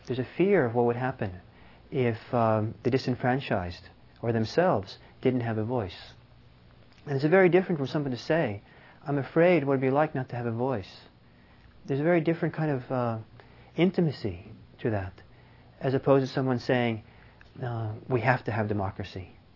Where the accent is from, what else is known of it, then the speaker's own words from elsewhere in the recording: Norway; moved away; my hometown in Norway after being gone for many, many years. And it's a big city of some 200,000-300,000 people.